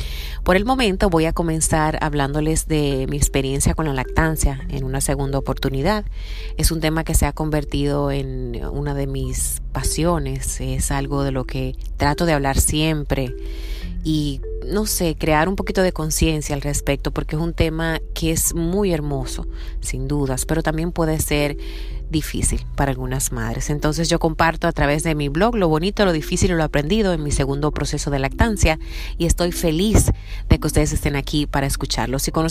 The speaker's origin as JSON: {"language": "Spanish", "country": "Dominican Republic", "moved": "yes", "lives_now": "Seattle, United States", "said": "Soy dominicana y vivo en Seattle"}